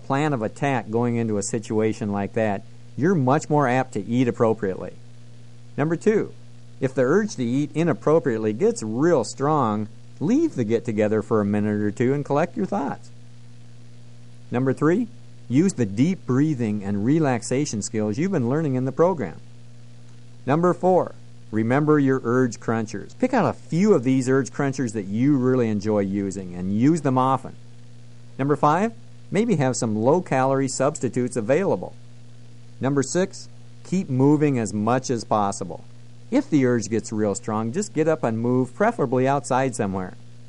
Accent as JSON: {"language": "English", "region": "Iowa", "country": "United States", "tie": "born or raised there", "said": "I don't know about you, but I grew up in Iowa, and on every holiday, we got together."}